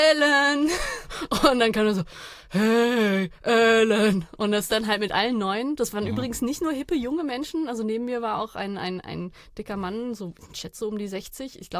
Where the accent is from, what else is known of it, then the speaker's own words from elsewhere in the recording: Freiburg, Baden-Württemberg, Germany; Ich komme aus Freiburg